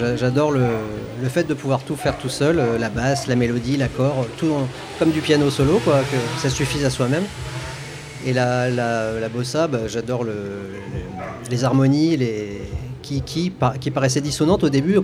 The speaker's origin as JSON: {"language": "French", "town": "Quimper", "region": "Brittany", "country": "France", "said": "Moi, je suis de Quimper, donc je la faisais à Quimper tous les ans depuis longtemps."}